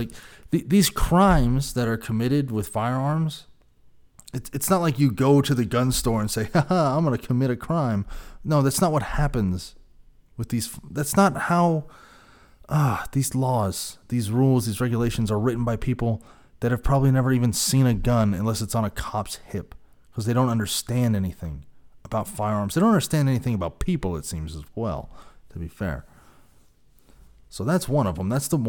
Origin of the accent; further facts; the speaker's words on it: San Jose, California, United States; my hometown where I was raised, San Jose, California.